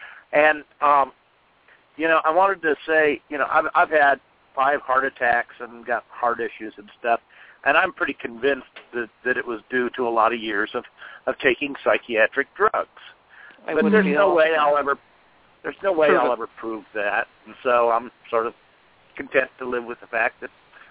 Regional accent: Midwest, United States; I was raised in the Midwest part of the country, you know, the old, you know, middle-class, hardworking people.

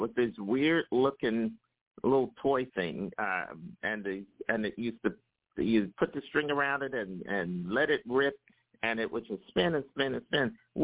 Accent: Philadelphia, Pennsylvania, United States; I'm from Philly. I'm from Philadelphia too

